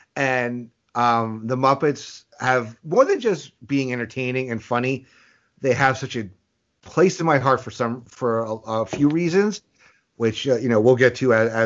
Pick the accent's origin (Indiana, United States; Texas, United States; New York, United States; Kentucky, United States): New York, United States; now in Connecticut, United States; So, I you know, I'm from New York. I've lived in Connecticut for 20 years now